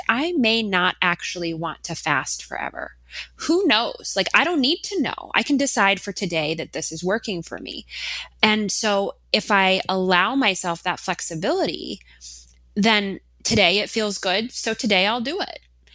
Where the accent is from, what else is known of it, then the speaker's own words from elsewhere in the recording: Minnesota, United States; I haven't, although I am from Minnesota.